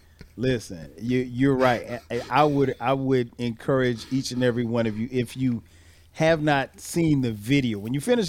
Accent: Florence, South Carolina, United States; I just know my hometown of Florence, South Carolina.

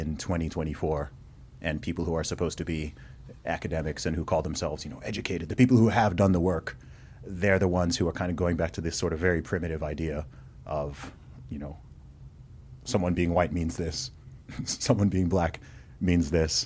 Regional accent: Saudi Arabia; but I grew up in Saudi Arabia, and from day one, big expat community, I was just surrounded by everyone from the beginning.

